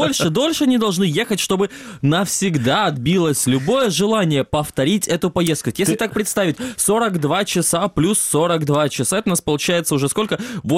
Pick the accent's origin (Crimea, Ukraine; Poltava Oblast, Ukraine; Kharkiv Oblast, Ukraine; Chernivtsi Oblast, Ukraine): Crimea, Ukraine; Kerch; Я из Керчи, попробуйте меня запугать.